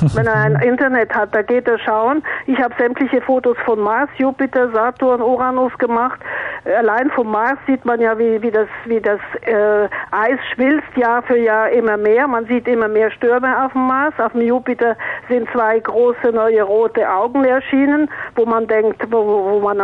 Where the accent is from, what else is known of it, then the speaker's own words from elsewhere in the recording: France; Ich bin auf dem Hof aufgewachsen in Frankreich, auf einem Bauernhof, einem großen Bauernhof.